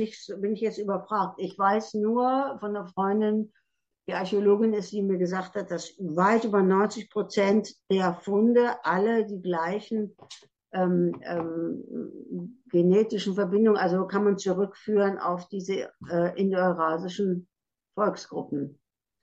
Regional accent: Bielefeld, North Rhine-Westphalia, Germany; ich bin selber gebürtig, komme ich aus Bielefeld, also aus dem Teutoburger Wald

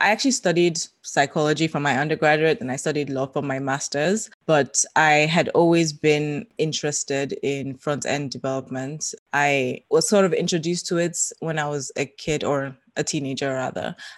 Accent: Nigeria; I'm 29 now. And for most of my life, I've lived in Nigeria. So I was born and raised

